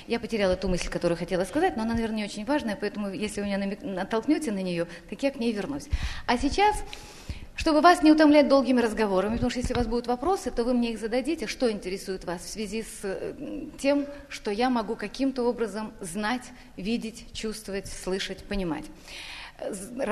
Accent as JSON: {"language": "Russian", "country": "Ukraine", "said": "ну, я же украинка, так воно просится."}